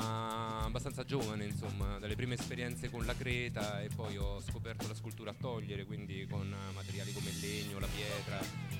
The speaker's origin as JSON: {"language": "Italian", "town": "Rome", "region": "Lazio", "country": "Italy", "tie": "born there", "lives_now": "Turin, Italy", "said": "Io sono nato a Roma e da qualche anno vivo a Torino, dove sto continuando le mie attività."}